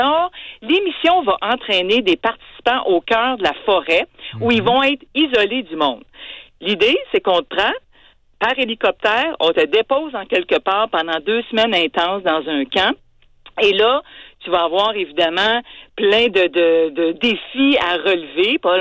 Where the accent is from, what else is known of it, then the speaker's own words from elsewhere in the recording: Canada; chez nous au Canada